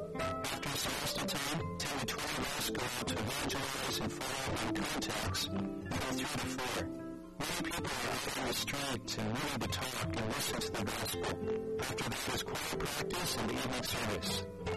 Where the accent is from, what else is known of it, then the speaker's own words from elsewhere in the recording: Chicago, Illinois, United States; My father is from Hawaii, my mother is Filipino, and I grew up in Chicago.